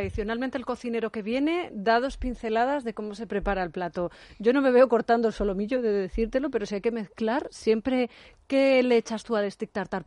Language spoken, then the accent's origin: Spanish; France; Aunque te hablo como francés y tú estás ya prácticamente españolizado, nacionalizado en España.